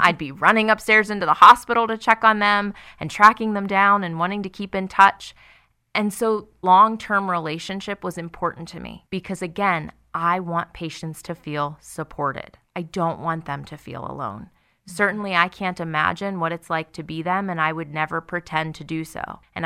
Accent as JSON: {"language": "English", "town": "Blairsville", "region": "Pennsylvania", "country": "United States", "tie": "born or raised there", "said": "I am. I'm from Blairsville, Pennsylvania, so I grew up there my entire life."}